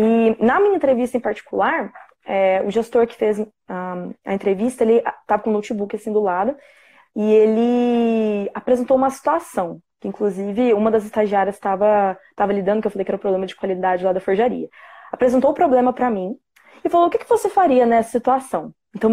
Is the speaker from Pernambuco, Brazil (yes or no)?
no; Taubaté, São Paulo, Brazil; Porque eu sou de Taubaté, né?